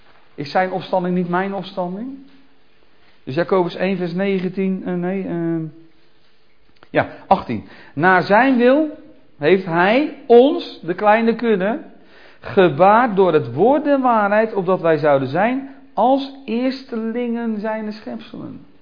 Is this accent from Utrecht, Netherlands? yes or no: yes; Nieuwegein, Utrecht, Netherlands; we hadden vroeger pruimenbomen... Bij ons in Nieuwegein